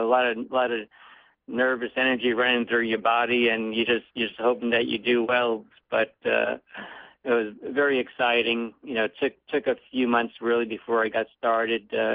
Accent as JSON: {"language": "English", "region": "New York", "country": "United States", "tie": "born or raised there", "said": "And eventually, when Mark Cassie left New York, I stayed in New York, being that was my hometown"}